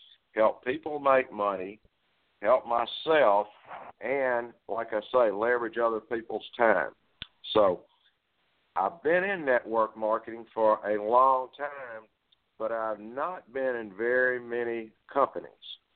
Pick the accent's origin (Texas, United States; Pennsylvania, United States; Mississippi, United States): Mississippi, United States; Indianola; I'm from Indianola, Mississippi. We're probably in one of the poorest counties in the poorest state in the United States.